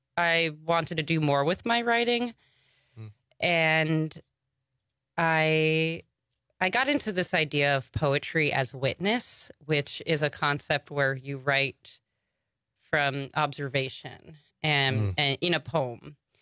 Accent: Long Island, New York, United States; I'm from Long Island originally. Oh, nice. And then I moved very quickly away from Long Island to the city and spent much of my youth, adult life in the city.

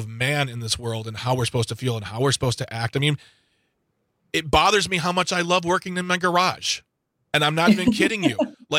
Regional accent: Midwest, United States

